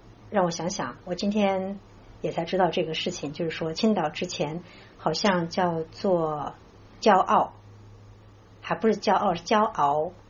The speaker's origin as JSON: {"language": "Chinese", "region": "Vienna", "country": "Austria", "said": "我是来自维也纳奥地利，那么德国是我们的邻居，德奥文化有很多相通之处。"}